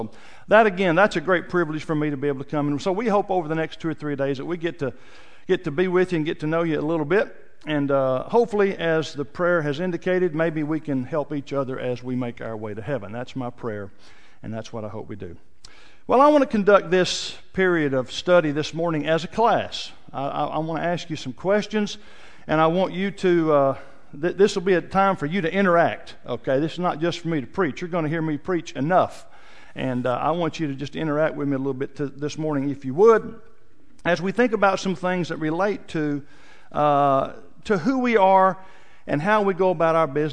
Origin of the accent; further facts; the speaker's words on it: Ball Knob, Arkansas, United States; I grew up in Ball Knob, Arkansas, which is not far from here. It's on the other side of the state. It's a huge, huge metropolis of a town, as all of you know. But I love that. My parents still live there.